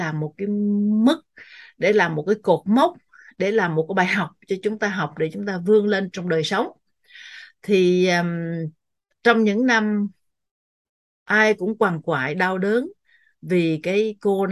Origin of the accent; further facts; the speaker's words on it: Quang Ngai, Vietnam; born there; moved away as an adult; also born or lived in Huế / Đà Lạt; Tôi sinh ra ở Quảng Ngãi rồi sau đó thì ra ra Huế học đại học sư phạm 4 năm. Rồi sau đó khi ra trường thì lên Đà Lạt dạy 6 năm.